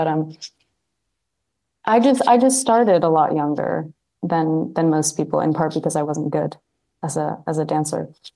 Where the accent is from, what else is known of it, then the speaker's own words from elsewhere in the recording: Canada; when I was growing up, was like the home company. It was like the ideal as a young dancer in Canada.